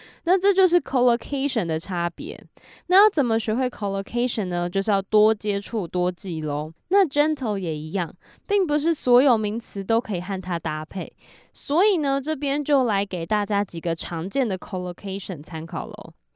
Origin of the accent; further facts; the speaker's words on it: Taiwan; 当我去欧洲当交换学生的时候，因为大家的口音都不一样，所以又有点变回来原本的那个口音。那回到台湾后，当然也变动的更大